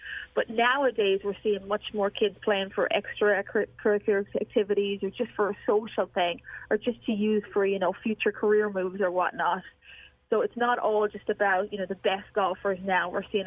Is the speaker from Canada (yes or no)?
no; Ireland; now in United States; when I grew up in Ireland, and I'm guessing it was the same thing in America at that point, you know, 20 years ago